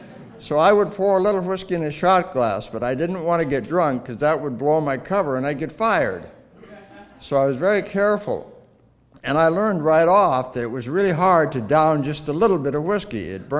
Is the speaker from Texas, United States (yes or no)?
no; Anaconda, Montana, United States; born there; I was born in Anaconda, Montana, Harlan, in 1934.